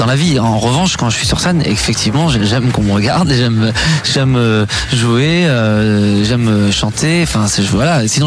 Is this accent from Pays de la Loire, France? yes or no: no; Grenoble, Auvergne-Rhône-Alpes, France; now in Paris, France; Je suis monté à Paris, je suis parti de Grenoble.